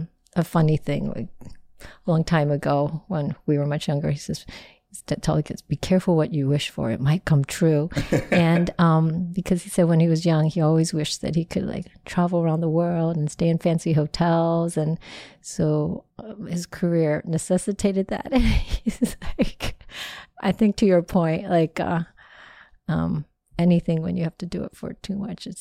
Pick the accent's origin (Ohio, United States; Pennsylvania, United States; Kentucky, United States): Ohio, United States; Cincinnati; moved away as an adult; also born or lived in Seoul, South Korea; now in London, United Kingdom; So I was born in Seoul and I moved to Cincinnati, Ohio in 1969.